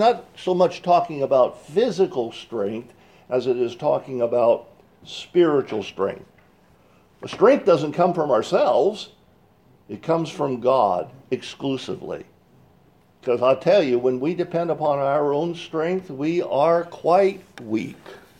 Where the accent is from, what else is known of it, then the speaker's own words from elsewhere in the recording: California, United States; I grew up in California, and the county in which I grew up in was, that's right, Butte County.